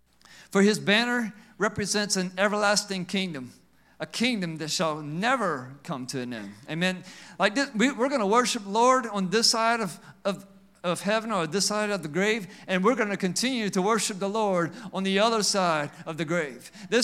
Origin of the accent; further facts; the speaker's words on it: the South, United States; We're from the South. You act like you ain't got no roaches in your house.